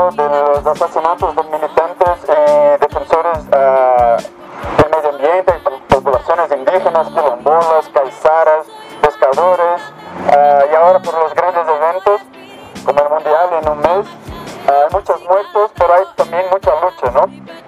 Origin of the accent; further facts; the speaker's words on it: Brazil; Yo soy de Brasil